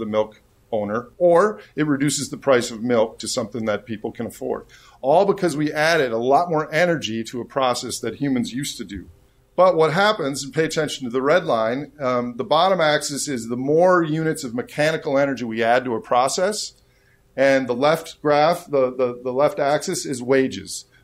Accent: Wisconsin, United States; I'm from Wisconsin, so here's a milking example.

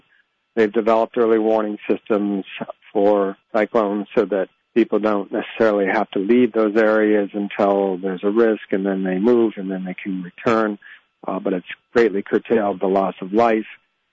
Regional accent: Massachusetts, United States; now in New York, United States; I live in New York, but I grew up in Massachusetts.

